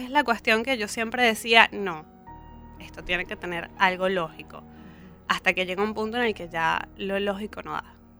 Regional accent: Valencia, Carabobo, Venezuela; now in Argentina; Soy venezolana.

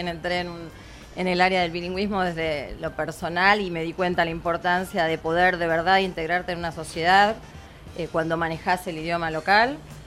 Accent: Buenos Aires, Argentina; moved away as an adult; Yo soy de Buenos Aires.

